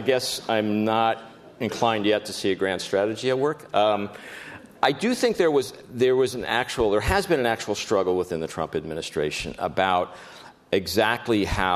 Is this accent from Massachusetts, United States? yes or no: no; Kansas, United States; I'm from Kansas originally, and shout out to Kansas, thank you.